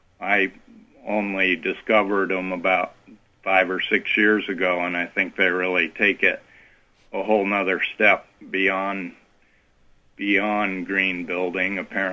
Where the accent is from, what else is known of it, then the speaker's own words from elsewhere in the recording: Colorado, United States; I grew up in Colorado